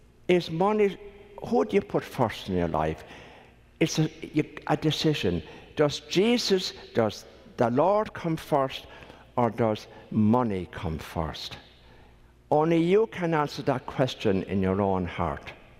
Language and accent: English; Ireland; And as an Irishman, I have to be very fair too and say our own country, little Ireland